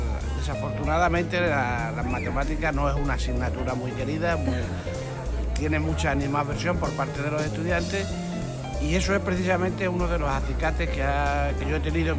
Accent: Badajoz, Extremadura, Spain; born there; yo nací en Badajoz hace ya 67 años.

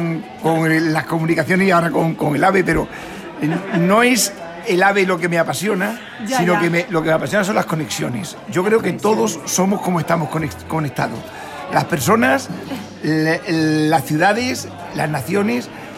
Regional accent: Badajoz, Extremadura, Spain; Soy una persona de Badajoz, que le gusta Badajoz, le gusta su gente, que después he salido y me he encontrado muy a gusto en otros sitios, pero que mis referentes están en Badajoz, en el casco antiguo

